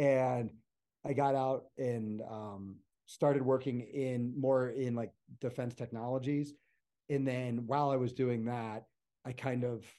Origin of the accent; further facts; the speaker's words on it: Pennsylvania, United States; I was born in Pennsylvania, and I always loved being outside, and I grew up like hunting and fishing and stuff